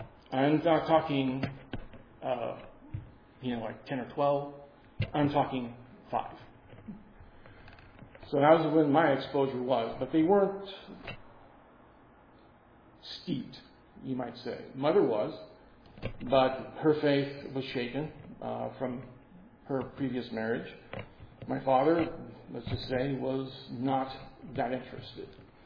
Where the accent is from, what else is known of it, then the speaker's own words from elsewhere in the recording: Anchorage, Alaska, United States; I grew up here in Anchorage from the mid-60s. I was born in 64, 1 month before that 9.2 quake decided to shake things up a bit.